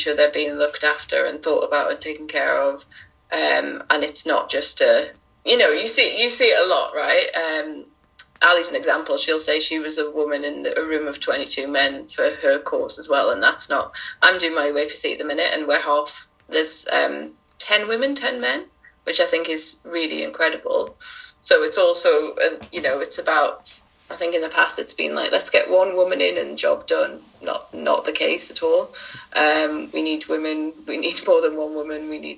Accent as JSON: {"language": "English", "town": "Newcastle", "region": "North East England", "country": "United Kingdom", "tie": "born or raised there", "moved": "yes", "lives_now": "London, United Kingdom", "said": "So I'm originally from Newcastle, grew up playing football"}